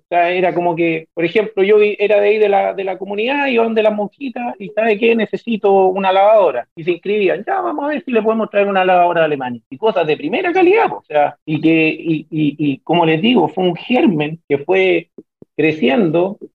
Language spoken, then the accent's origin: Spanish; Osorno, Los Lagos, Chile; also born or lived in Temuco / Puerto Montt; soy oriundo de Osorno, pero me moví entre Temuco y Puerto Montt. Y yo en el año 2000 vivía en Metrenco, al lado de Temuco.